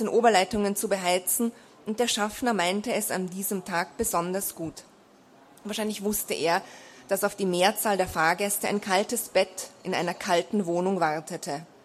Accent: Vienna, Austria; nehme ich Sie jetzt mit in meine Heimatstadt nach Wien

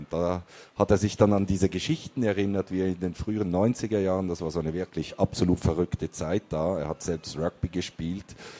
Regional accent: Switzerland; Als Schweizer spricht man eigentlich nie Deutsch in diesem umgangssprachlichen Ton.

